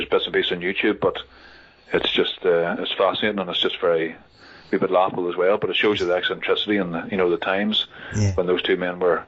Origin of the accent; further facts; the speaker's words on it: Ireland; I'm from Ireland